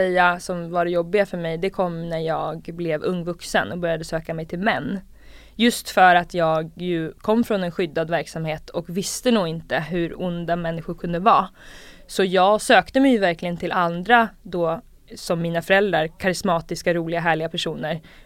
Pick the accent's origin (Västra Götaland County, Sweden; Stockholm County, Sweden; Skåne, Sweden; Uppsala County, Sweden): Uppsala County, Sweden; Uppsala; I Uppsala, som dig.